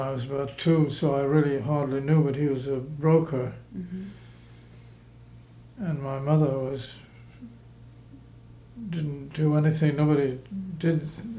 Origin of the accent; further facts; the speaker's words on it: Merion, Pennsylvania, United States; born there; I was born in Marion, outside Philadelphia, which was in those days in the outside, in the real country. Now it's practically absorbed by the city.